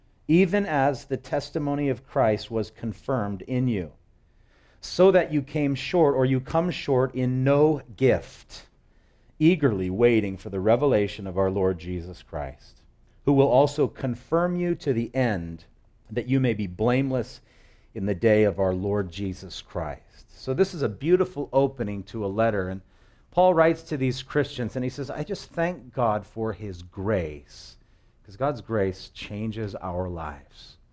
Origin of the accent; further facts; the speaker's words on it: Sunset Beach, Hawaii, United States; And where I grew up on the North Shore of Hawaii, up here at Sunset Beach, there was no exception.